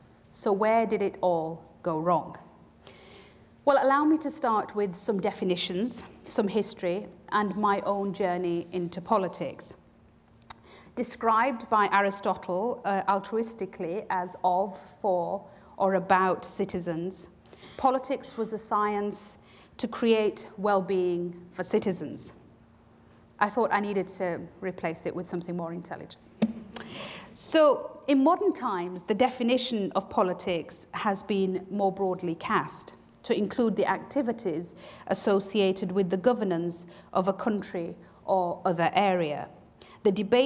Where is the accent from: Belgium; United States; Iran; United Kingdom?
United Kingdom; I felt able to reconcile my identity as a British Asian with an affection for my Pakistani origins